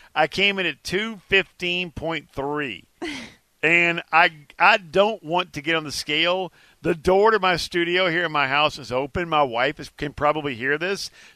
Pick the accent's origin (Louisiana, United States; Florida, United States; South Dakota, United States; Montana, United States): Louisiana, United States; I'm from Louisiana. Went to Alabama. I live in Dallas, Texas.